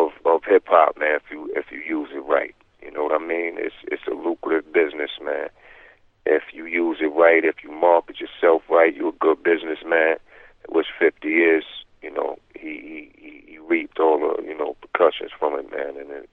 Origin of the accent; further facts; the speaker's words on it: East Coast, United States; I guess they was asking me because I'm from the East Coast.